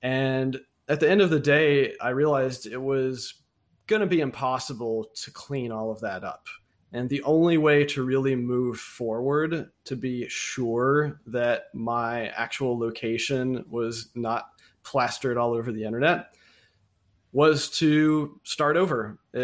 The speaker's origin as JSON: {"language": "English", "country": "United States", "said": "And obviously, me being an American, I've spent all of my time worrying about what the options are here."}